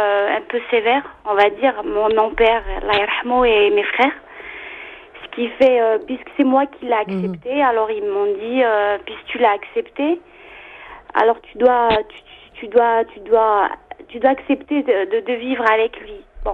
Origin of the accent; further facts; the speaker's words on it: Algeria; now in France; je suis venue avec mes bagages d'Algérie.